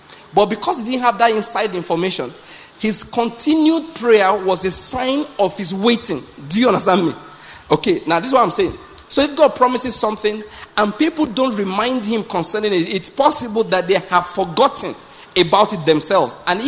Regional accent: West, Nigeria; Now, I'm from the West. I have said I said in the North. I don't know much about the North, but I'm from the West.

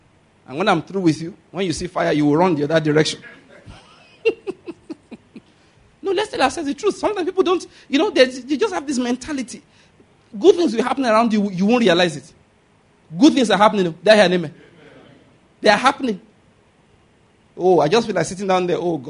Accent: Ikare, Ondo, Nigeria; There's a school near where my mother is, where I grew up in Ikare.

